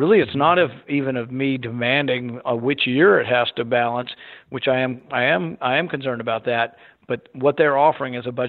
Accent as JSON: {"language": "English", "town": "Bowling Green", "region": "Kentucky", "country": "United States", "tie": "born or raised there", "said": "I mean, in my hometown in Bowling Green, had two Iraqi refugees plotting to buy Stinger missiles to attack us."}